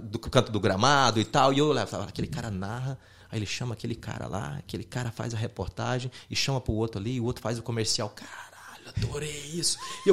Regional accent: Uberlândia, Minas Gerais, Brazil; Eu sou de Uberlândia. Na verdade, eu nasci em Patos de Minas.

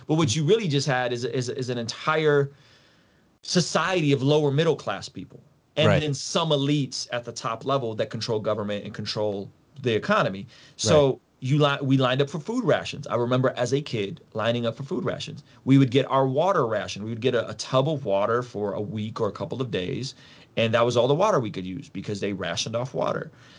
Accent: Russia; I grew up in Soviet Russia. People don't know this about me. I grew up under, you know, Soviet communist Russia.

